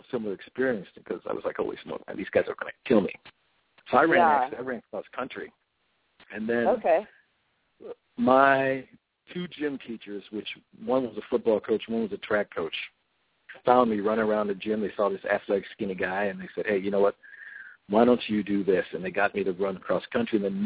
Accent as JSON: {"language": "English", "town": "Ypsilanti", "region": "Michigan", "country": "United States", "tie": "born or raised there", "said": "growing up in Ypsilanti, which was a football power, we were a football power in high school."}